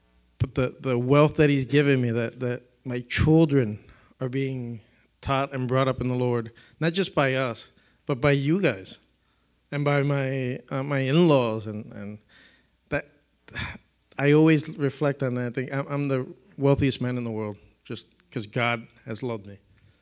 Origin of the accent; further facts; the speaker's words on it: Puerto Rico; also born or lived in New York; But the interesting part is I'm Puerto Rican. I was born in New York. My parents kept me there. They were there for 3 years. Family started moving back to Puerto Rico.